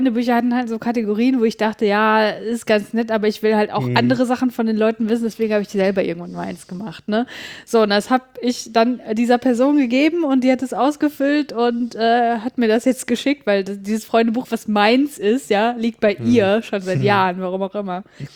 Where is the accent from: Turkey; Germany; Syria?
Germany; North Rhine-Westphalia; ich komme ja aus Nordrhein-Westfalen